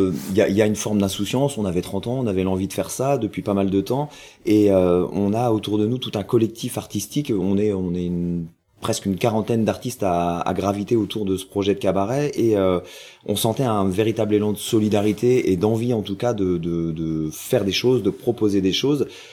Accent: Château-Gontier, Pays de la Loire, France; born there; je suis né à Château-Gontier. J'ai donc 38 ans. Je suis né en 1984.

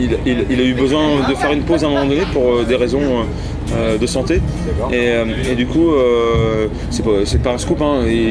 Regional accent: Angers, Pays de la Loire, France; born there; Je suis né à Angers, oui.

